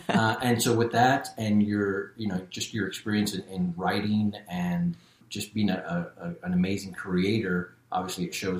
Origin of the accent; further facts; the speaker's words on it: Long Beach, California, United States; also born or lived in Southern Utah; now in Austin, United States; I've been really spoiled with growing up in Long Beach. Long Beach is amazing in its own right. Southern Utah with the big, beautiful red mountains. And now in Austin